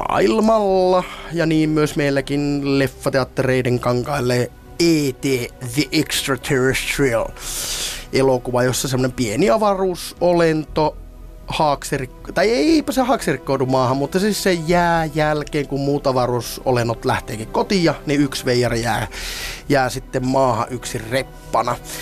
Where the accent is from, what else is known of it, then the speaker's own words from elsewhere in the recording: Rovaniemi, Lapland, Finland; Me ollaan vanhoja kavereita tuolta pohjoisesta, kun tai hyhä ovat etelästä, kun minä olen Rovaniemeltä, he ovat iistä alun perin.